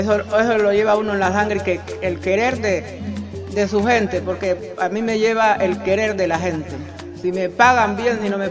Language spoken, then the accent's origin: Spanish; Francisco Pizarro, Nariño, Colombia; soy de Francisco Pizarro Salaonda, tengo 73 años